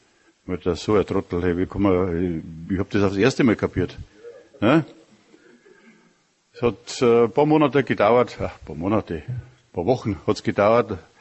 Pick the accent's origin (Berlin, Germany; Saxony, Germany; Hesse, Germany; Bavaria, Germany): Bavaria, Germany; Ich bin in Bayern groß geworden, obwohl ich ein Mischlingskind bin. Also meine Mutter ist ein Preis und mein Vater ein Bayer. Und trotzdem bin ich in Bayern groß geworden